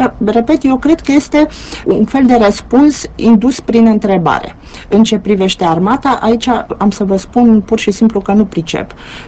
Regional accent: Romania; E foarte greu de multe ori să fiu mândră că sunt româncă, așa cum e și mai greu să-mi fie rușine.

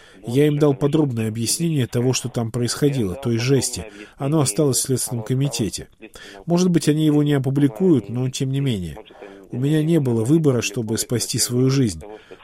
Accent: Ukraine; Мы ж украинцы, зачем нам позориться? Нормально, все трудности переживем. Я тоже украинец.

